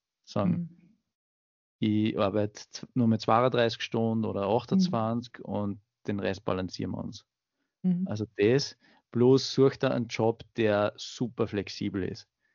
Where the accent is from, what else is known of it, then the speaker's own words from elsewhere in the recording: Steyr, Upper Austria, Austria; now in Vienna, Austria; Ich bin aus Oberösterreich, Steyr, und war in Wien studieren und arbeiten.